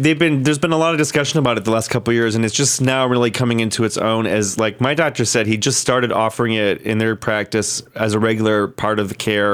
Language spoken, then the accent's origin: English; Milwaukee, Wisconsin, United States; I don't like sauerkraut. I'm from Milwaukee, and I just don't like it.